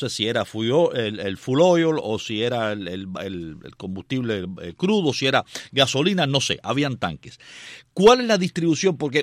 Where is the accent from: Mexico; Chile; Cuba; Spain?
Cuba; Guanabacoa, Havana; yo soy de Guanabacoa, yo vivía bastante cerca de la llamada rotonda de la Shell, antiguamente, ahora es una Coupet.